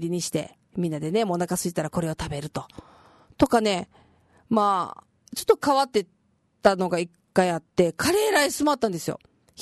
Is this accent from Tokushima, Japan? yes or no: yes; Tokushima, Japan; 僕は生まれ育ちが四国の徳島県だったので、台風はいつも強い勢力を保ったまま上陸してきました。